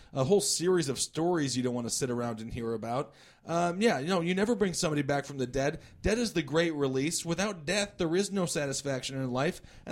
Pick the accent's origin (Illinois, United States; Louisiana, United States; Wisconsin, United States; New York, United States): Wisconsin, United States; obviously, Dahmer is from my home state of Wisconsin.